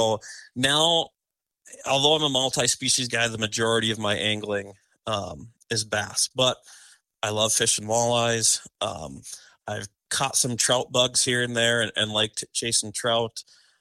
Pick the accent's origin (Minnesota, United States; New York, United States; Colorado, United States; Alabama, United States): Minnesota, United States; St. Cloud; I grew up in St. Cloud, Minnesota, so central Minnesota, but my family vacationed up north.